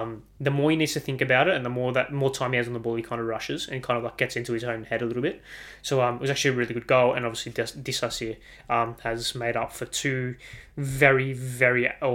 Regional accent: Australia; So you can tell I'm Aussie.

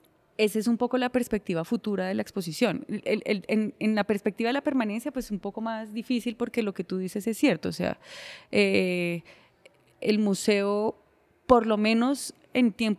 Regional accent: Bogotá, Bogotá Capital District, Colombia; nosotros como bogotanos y bogotanas, ahí sí muy centralizado

